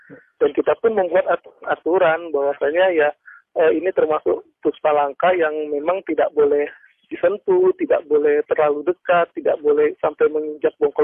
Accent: Bengkulu, Indonesia; Dan saya juga sebagai anak Bengkulu termasuk orang baru yang melihat rafflesia itu baru di tahun 2010 pertama kali

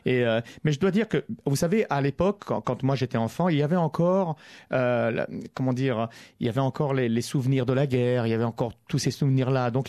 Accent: France; born there; je me sens français parce que c'est ma vie, parce que j'ai vécu beaucoup. Je suis né en France.

